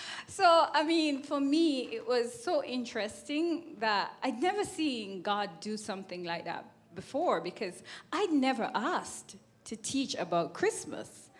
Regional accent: Jamaica; I'm from Jamaica.

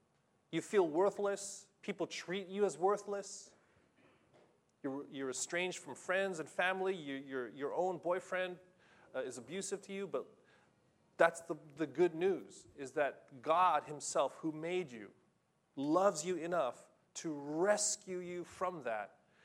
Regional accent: Philippines; I got nothing against Filipinos, I am a Filipino. I still have a Filipino passport.

